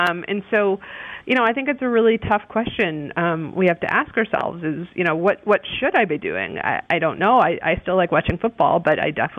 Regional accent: Boston, Massachusetts, United States; I'm from Boston.

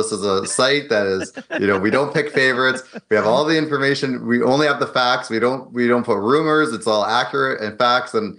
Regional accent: Edmonton, Alberta, Canada; now in California, United States; Well, I'm from Edmonton, so definitely, okay. Started skating at three, like you kind of have to when you live there.

